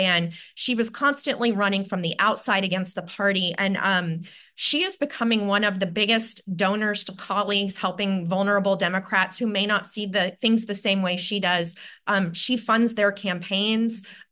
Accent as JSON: {"language": "English", "region": "Texas", "country": "United States", "said": "I'm from Texas."}